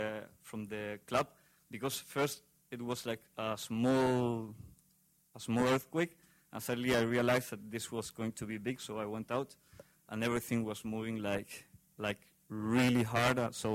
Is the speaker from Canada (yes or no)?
no; Chile; English is a second language; Hello, I'm from Chile, and I was in the earthquake 2010.